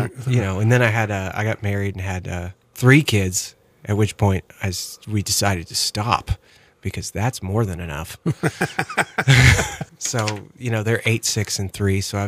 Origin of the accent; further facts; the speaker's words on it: Altus, Oklahoma, United States; also born or lived in Weatherford / Sayre / Elk City / Lawton; I was born in Weatherford, Oklahoma. I spent about 2 months there. We moved around a little bit when I was a kid. We lived in Sayre, Elk City, Lawton for a little bit. But I spent the most of my life in Altus.